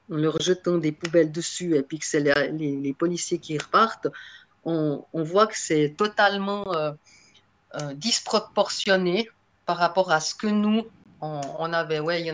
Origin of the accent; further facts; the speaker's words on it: Switzerland; Ben, parce que je suis suisse